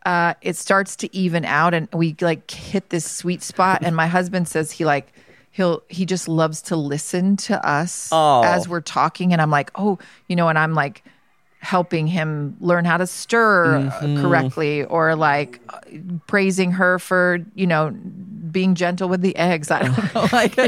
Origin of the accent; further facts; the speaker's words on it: Georgia, United States; I grew up in Georgia.